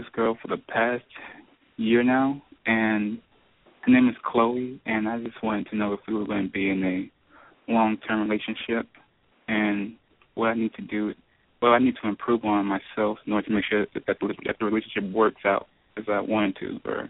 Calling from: Texas, United States; I'm calling from Texas.

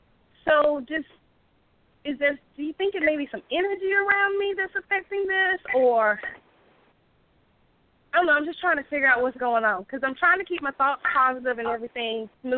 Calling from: South Carolina, United States; from South Carolina.

